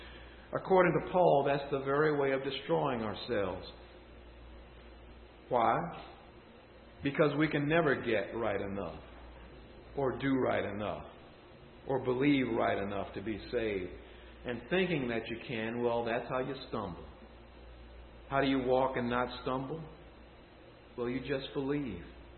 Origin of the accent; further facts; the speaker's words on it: Smithfield, Virginia, United States; born there; By God's grace, I was born in Smithfield, Virginia, in the United States of America in the second half of the 20th century.